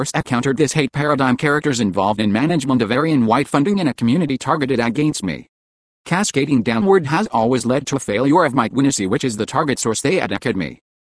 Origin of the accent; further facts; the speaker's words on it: San Bernardino, California, United States; I am living here in San Bernardino since my return to my hometown in July 2016